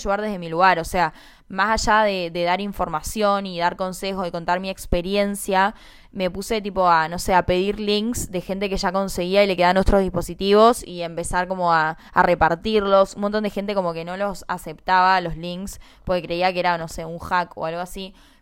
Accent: Argentina; somos argentinas, no conseguimos y vos que sos de otro país, sí conseguiste

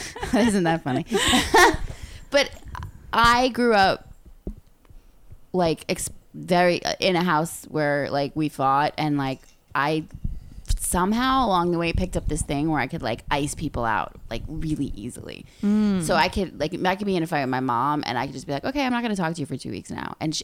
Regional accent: New York, United States; Like, I grew up, I mean, I'm from New York and he's a champion debate master.

